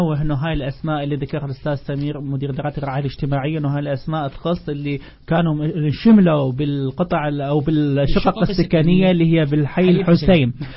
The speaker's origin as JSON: {"language": "Arabic", "town": "Basra", "region": "Basra Governorate", "country": "Iraq", "said": "ظاهرة جديدة عندنا بالبصرة اللي هي بالتقاطعات"}